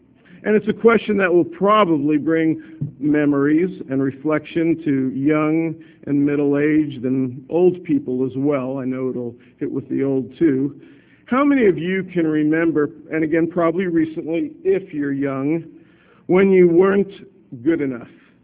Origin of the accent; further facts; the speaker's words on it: Florida, United States; I grew up in South Florida. I went to a school called North Miami Senior High.